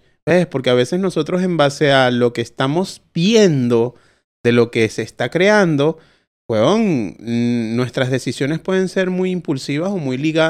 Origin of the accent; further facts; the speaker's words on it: Venezuela; para que no conozcan más porque los cuatro somos venezolanos